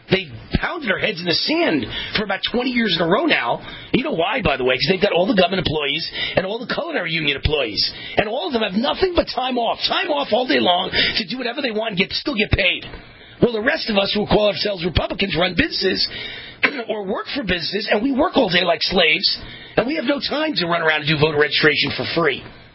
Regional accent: Las Vegas, Nevada, United States; Because Nevada is my home state, Las Vegas is my home city.

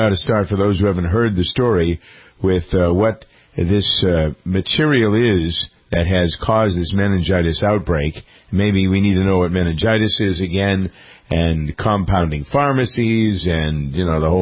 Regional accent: Framingham, Massachusetts, United States; a compounding pharmacy in my hometown of Framingham, Massachusetts

